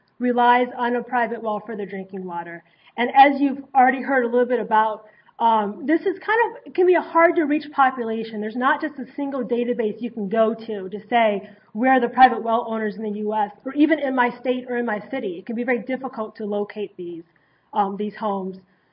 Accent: Toledo, Ohio, United States; One tidbit about myself is that I'm actually from Toledo, Ohio.

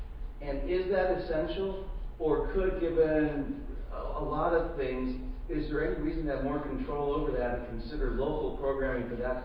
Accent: California, United States; from California.

